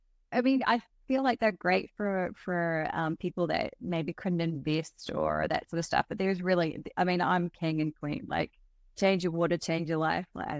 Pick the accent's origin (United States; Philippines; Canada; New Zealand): New Zealand; And being a Kiwi, we are very passionate about some swear words occasionally